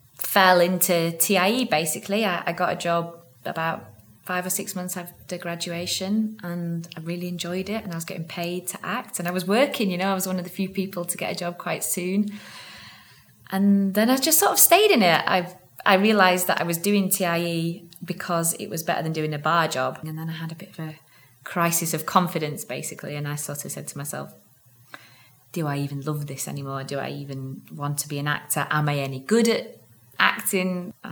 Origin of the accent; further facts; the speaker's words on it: Bolton, North West England, United Kingdom; I'm 32. I'm originally from Bolton near Manchester